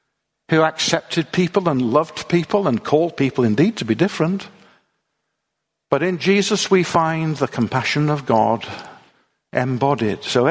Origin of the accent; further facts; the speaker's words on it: Manchester, North West England, United Kingdom; You know, when I was a boy, I grew up in Manchester, and it's nice to come to Bangor, because when we were in Manchester, we often came out to Wales.